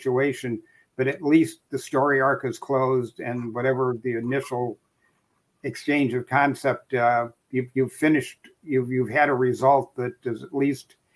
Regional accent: United States; I'm an American, not a Brit.

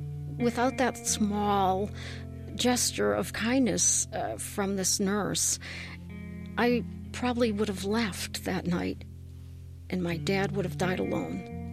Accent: Worcester, Massachusetts, United States; I am originally from Worcester, Massachusetts.

